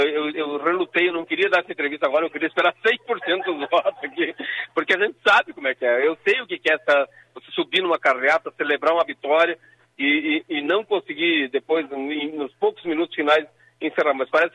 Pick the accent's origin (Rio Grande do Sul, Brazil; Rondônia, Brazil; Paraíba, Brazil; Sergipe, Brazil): Rio Grande do Sul, Brazil; Lagoa Vermelha; eu quero retribuir para a minha terra, para a minha Lagoa Vermelha, tudo que me deram.